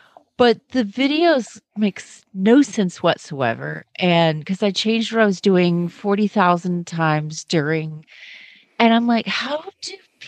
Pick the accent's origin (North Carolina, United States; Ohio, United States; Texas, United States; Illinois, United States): Texas, United States; Kemp; from Kemp, Texas